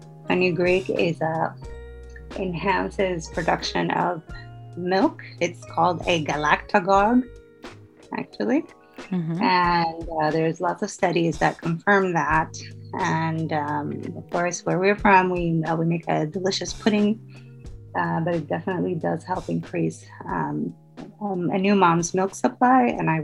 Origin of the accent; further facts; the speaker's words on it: Sudan; I must admit that growing up in Sudan, that was something I was told to do and I did do.